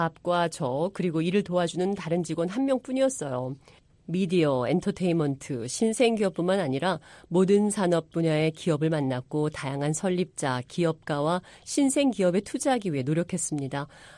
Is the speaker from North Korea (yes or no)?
no; Guam; first language English; Korean is a second language; 저는 사실 미국령 괌에서 태어났습니다.